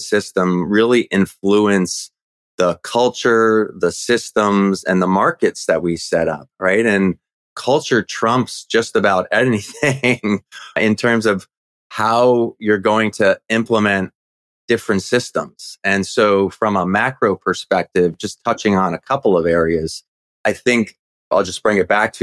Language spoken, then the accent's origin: English; New Jersey, United States; Yeah, so I grew up born and raised in the Garden State, New Jersey, but I lived in a relatively small town about an hour outside of New York City.